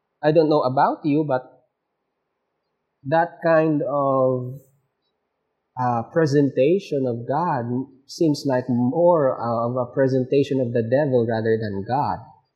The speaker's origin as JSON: {"language": "English", "country": "Philippines", "said": "As Filipino children, it is really that 9 out of 10 Filipino children will be born and will be raised in a Christian family."}